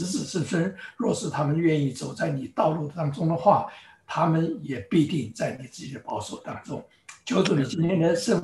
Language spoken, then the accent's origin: Chinese; Taiwan; moved away as an adult; now in United States; 我是从台湾来到这个 Upper State New York，一个是亚热带，一个是这个温带或者偏寒带啊。